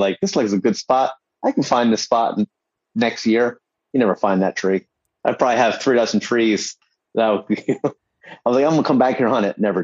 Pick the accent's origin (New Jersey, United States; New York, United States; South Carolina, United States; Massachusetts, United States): New Jersey, United States; hunt New Jersey to hunt mountains, swamps, all in my home state